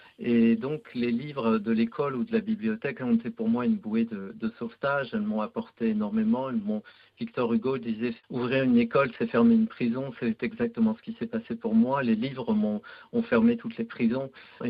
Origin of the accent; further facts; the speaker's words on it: Algeria; born there; Oui, bien sûr, tout me lie à l'Algérie. C'est mon berceau, c'est ma langue natale, c'est le tissu même de mon être, c'est ma peau.